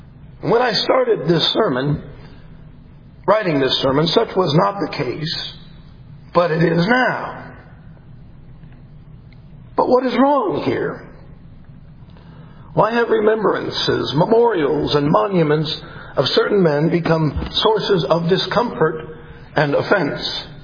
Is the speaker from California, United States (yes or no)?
no; Washington, United States; born there; Most of you know that I was born in Washington State.